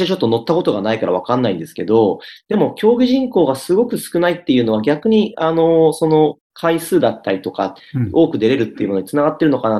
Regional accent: Australia; 私たちからすると、私たちの母国の大会に出るっていうのは少し不思議な気分ですし

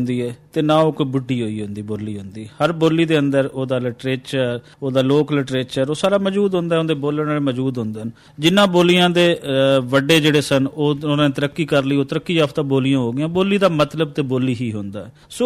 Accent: Minchinabad, Punjab, Pakistan; ਮੈਂ ਜੰਮਿਆ ਜਾਇਆ ਤੇ ਤਹਿਸੀਲ ਹੈ ਮਿੰਚਨਾਬਾਦ, ਉਹਦੇ ਨਾਲ ਪਿੰਡ ਹੈ ਮੇਰਾ, ਔਰ ਡਿਸਟ੍ਰਿਕਟ ਹੈ ਸਾਡਾ ਬਹਾਵਲ ਨਗਰ

